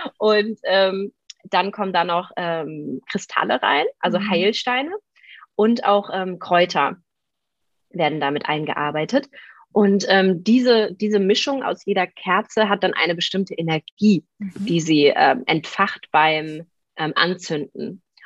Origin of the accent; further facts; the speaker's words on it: Germany; born there; gut, wir sind an der Elbe geboren